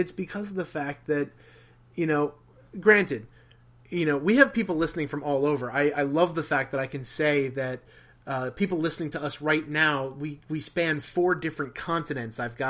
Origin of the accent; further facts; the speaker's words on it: United States; being a dude growing up in America and having all of these amazing things just at my fingertips.